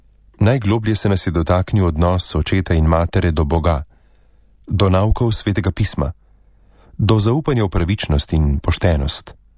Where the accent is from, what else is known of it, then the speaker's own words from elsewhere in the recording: Kapla, Drava, Slovenia; born there; 5 let pred drugo svetovno vojno sem se rodila na Kapli, kot 5. otrok očetu Mizarju in materi Šivilji.